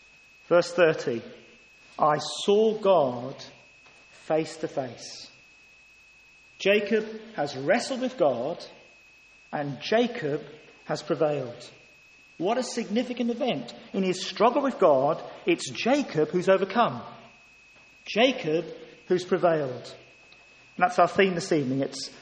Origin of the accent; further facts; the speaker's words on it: Ghana; I was a young lad in Africa, I was brought up in Ghana, and all the lorries had slogans on the front of them.